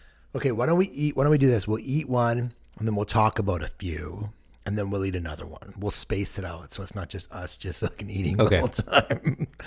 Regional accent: Canada; I've only had it a handful of times considering that we're Canadian.

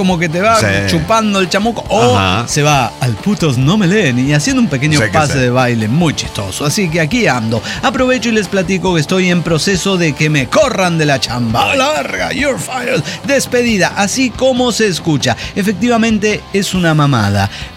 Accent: Sonora, Mexico; es que yo soy de Sonora, ahí es así.

